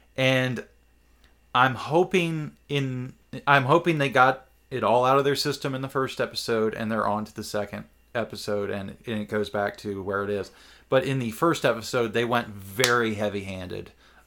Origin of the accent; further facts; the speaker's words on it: Quebec, Canada; Say, I'm from Quebec, so I speak broken ass French.